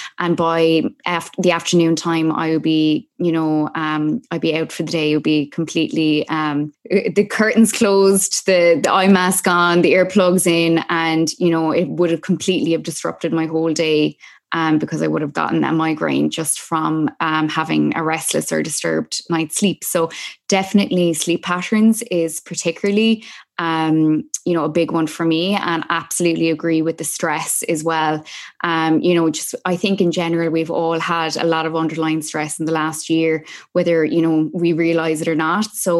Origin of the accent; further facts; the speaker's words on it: Dublin, Leinster, Ireland; now in New York, United States; And I was I was in Dublin. I was home from New York.